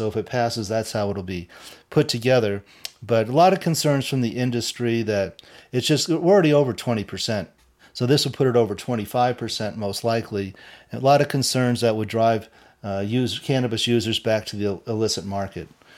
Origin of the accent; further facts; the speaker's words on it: Colorado, United States; And in my home state of Colorado, under the category of politics can make strange bedfellows